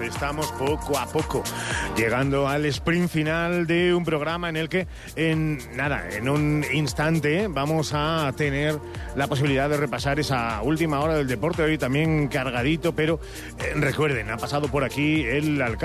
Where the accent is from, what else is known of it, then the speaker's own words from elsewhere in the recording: Salamanca, Castile and León, Spain; como salmantino